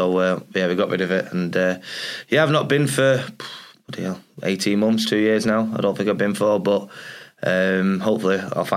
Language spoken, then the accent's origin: English; Stockport, North West England, United Kingdom; I'm from Stockport.